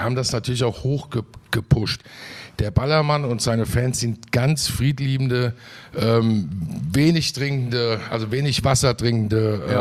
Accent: Hesse, Germany; Ich bin Hesse, ja klar.

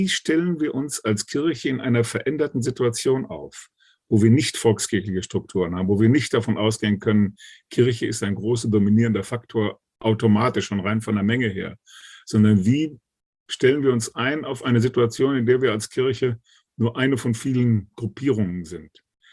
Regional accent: Münster, North Rhine-Westphalia, Germany; in meiner Heimatstadt hier in Münster

